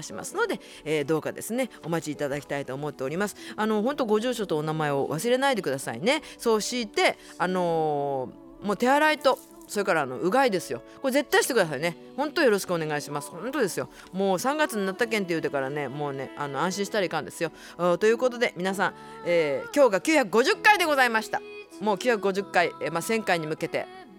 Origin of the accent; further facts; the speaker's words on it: Nagasaki, Japan; accent: Nagasaki dialect; 私も長崎弁やもんね、やっぱり、うん、わい今度いつ長崎帰ってやっていう尊厳電話がかかってきます